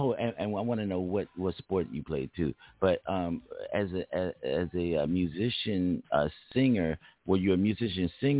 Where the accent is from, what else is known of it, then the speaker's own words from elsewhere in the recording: Philadelphia, Pennsylvania, United States; Because I trained at Joe Frazier Gym as a young man. I'm from Philly, right?